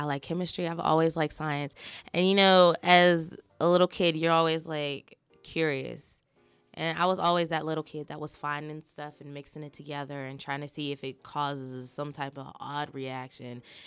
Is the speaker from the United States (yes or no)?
yes; East Liberty, Pennsylvania, United States; I've grown up in East Liberty. Like, I transfer a little bit through places, but primarily in East Liberty.